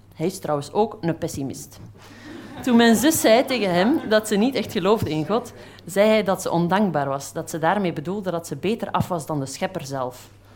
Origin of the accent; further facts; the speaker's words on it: Flanders, Belgium; Ik kom uit Vlaanderen, dat zal je wel horen. Ik hoop dat je alles verstaat. Want op een bepaald moment ben ik in mijn dagboek in een soort Vlaamse tussentaal gaan schrijven. Dus dat zal je wel horen op termijn. Het begint in 2001, toen was ik 12